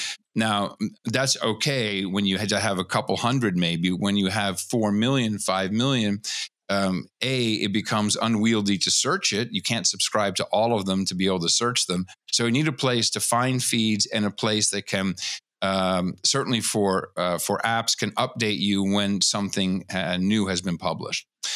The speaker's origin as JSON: {"language": "English", "town": "Amsterdam", "region": "North Holland", "country": "Netherlands", "tie": "born or raised there", "said": "especially growing up in Amsterdam"}